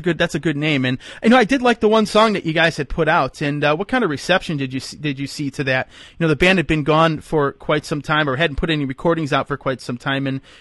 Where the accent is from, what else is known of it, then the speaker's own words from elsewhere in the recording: Cleveland, Ohio, United States; I'll bring up, yeah, I'm from Cleveland, and like, you know